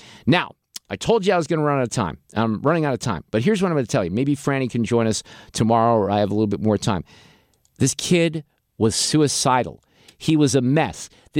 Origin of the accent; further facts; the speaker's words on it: Niles, Illinois, United States; also born or lived in Park Ridge / Morton Grove; I grew up in Niles Park Ridge in Morton Grove, very close to Evanston.